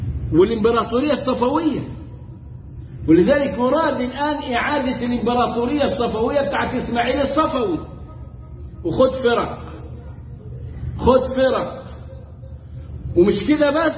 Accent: Egypt; واللي لهم عندنا في مصر في منطقة الدراسة مسجد اسمه مسجد الحاكم بأمر الله

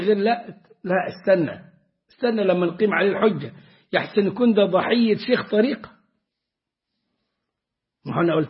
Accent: Upper Egypt, Egypt; فما كناش احنا بقيه البلاد في الصعيد نعرف العدوي

